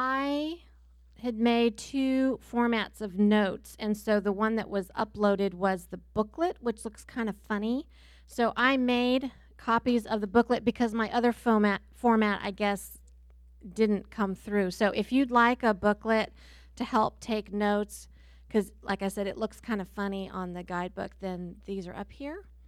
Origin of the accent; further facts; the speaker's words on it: Kirksville, Missouri, United States; for those of you that don't know me, and I'm from Kirksville, Missouri.